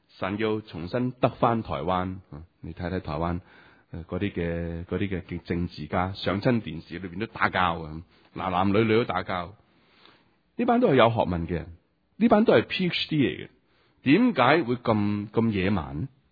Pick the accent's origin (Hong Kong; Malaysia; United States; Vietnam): Hong Kong; 我發覺我哋香港人好識講嘢，好識講嘢